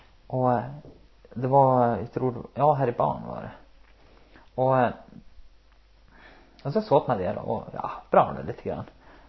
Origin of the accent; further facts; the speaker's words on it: Sweden; Nej, det man är från så här, nej, vi är från Sverige.